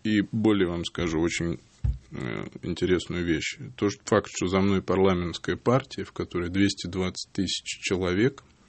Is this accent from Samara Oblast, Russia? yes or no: yes; Samara, Samara Oblast, Russia; now in Moscow, Russia; я из Самары и живу в Москве всего 2 года. Хотя, скажу честно, с 2000 года, даже раньше, еще будучи фехтовальщиком, я в Москве был, ну, практически каждый месяц.